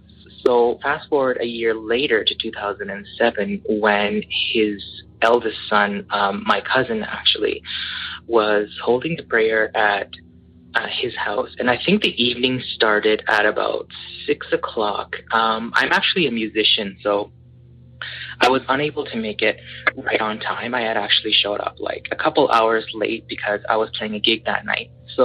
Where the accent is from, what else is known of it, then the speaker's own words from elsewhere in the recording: Edmonton, Alberta, Canada; I'm actually from Edmonton, Alberta, Canada.